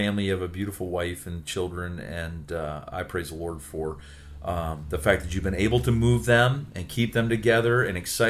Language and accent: English; St. Thomas, Ontario, Canada; from St. Thomas, Ontario, Canada.